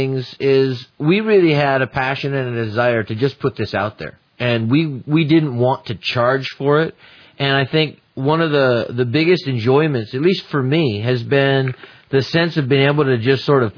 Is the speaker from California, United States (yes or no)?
no; Madison, Wisconsin, United States; I'm from Madtown.